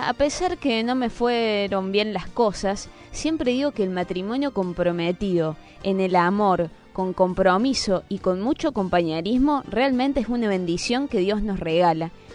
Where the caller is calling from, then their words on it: Buenos Aires Province, Argentina; del Gran Buenos Aires.